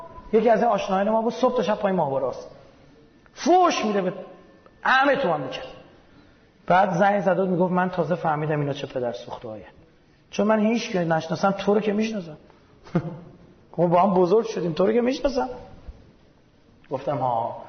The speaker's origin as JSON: {"language": "Persian", "country": "Iran", "said": "من بچه ایرانم."}